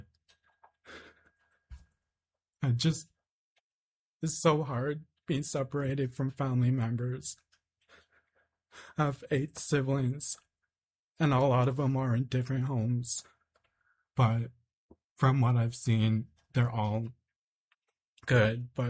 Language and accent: English; Fairbanks, Alaska, United States; I'm from Fairbanks, and I'm in support of the House Bill 157.